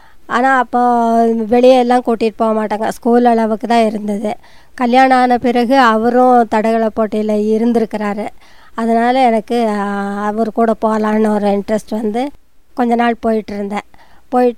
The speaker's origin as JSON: {"language": "Tamil", "town": "Kotagiri", "region": "Tamil Nadu", "country": "India", "tie": "born or raised there", "said": "நான் பிறந்து வளர்ந்ததெல்லாம் Kotagiri. Kotagiri send Mary's கான்வென்ட்டில் தான் படித்தேன்."}